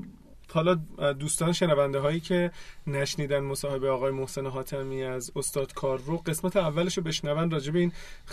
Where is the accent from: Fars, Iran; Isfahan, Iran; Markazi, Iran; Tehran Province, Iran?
Isfahan, Iran; من یه تجربه‌ای دارم، من اصفهانیم